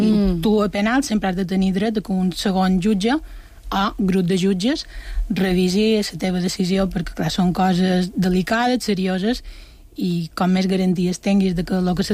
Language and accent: Catalan; Sa Pobla, Balearic Islands, Spain; Jo vos he de dir que jo som de Sa Pobla